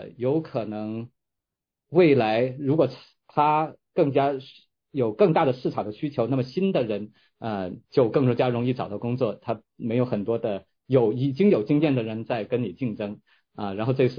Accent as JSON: {"language": "Chinese", "country": "China", "tie": "born or raised there", "moved": "as an adult", "lives_now": "United States", "said": "我自己是在中国长大和读高中，就是小学中小学然后来美国读大学的"}